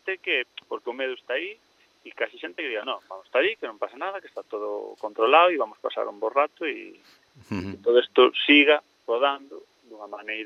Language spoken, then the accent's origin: Galician; Pontevedra, Galicia, Spain; do equipo de aquí de Pontevedra, que é onde son eu